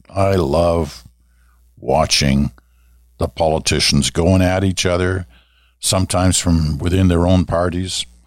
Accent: United Kingdom; born there; I was born in Britain.

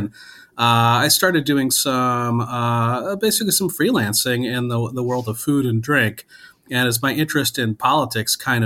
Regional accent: Wisconsin, United States; Obviously I grew up in Wisconsin. I knew that we had great cheese.

